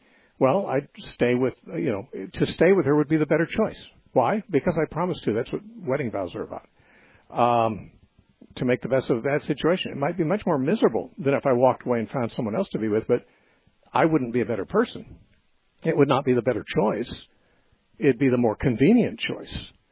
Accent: United States; I'm an American.

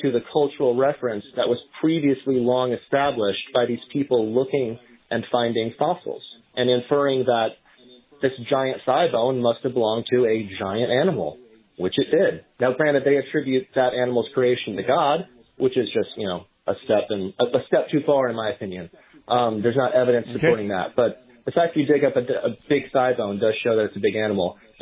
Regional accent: Kansas City, Kansas, United States; I grew up in Kansas, on the Kansas side of Kansas City, Missouri, and we have tons of limestone out there.

